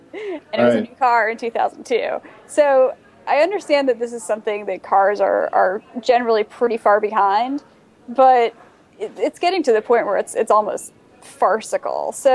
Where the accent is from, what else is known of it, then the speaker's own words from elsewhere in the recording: New York, United States; I'll be completely transparent here. I'm a New Yorker and I don't actually own a car.